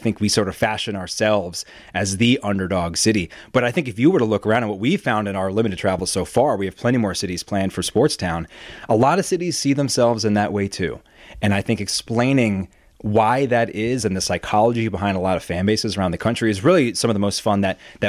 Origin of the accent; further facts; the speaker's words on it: Philadelphia, Pennsylvania, United States; We're all from the Philadelphia area, all went to Temple.